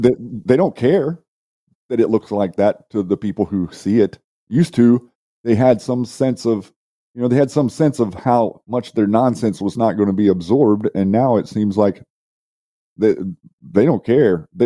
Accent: United States; And at the end of the day, being an American, I feel sad for people like Fetterman.

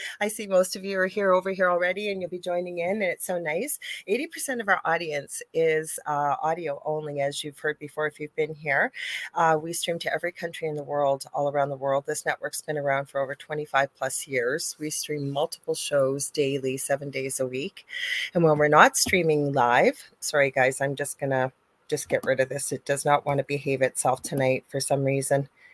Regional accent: Canada; I'm a Canadian psychic medium.

